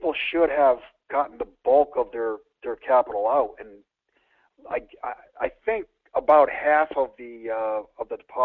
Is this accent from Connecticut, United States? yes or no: yes; Connecticut, United States; now in Texas, United States; I'm from Texas, but not originally. I grew up in Connecticut, played hockey for UConn.